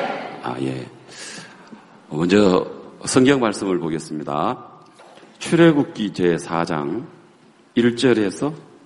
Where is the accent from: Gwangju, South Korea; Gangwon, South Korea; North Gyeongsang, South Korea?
Gangwon, South Korea; Gangneung; 강릉에서 왔습니다.